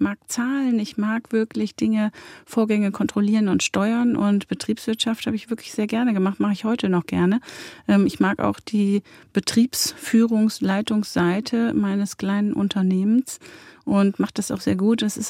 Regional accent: Coesfeld, North Rhine-Westphalia, Germany; Ja, und da hat es mich zurück in meine Heimat, das Münsterland, gezogen.

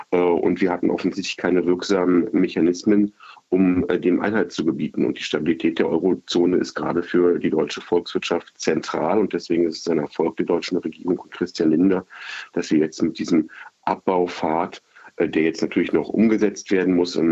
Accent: Germany; Und ich sag mal gerade, wir haben als Deutsche die Kommissionspräsidentin aus unseren Reihen.

